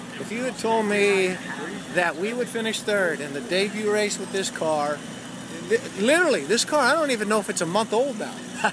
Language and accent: English; Ireland; today proves I'm Irish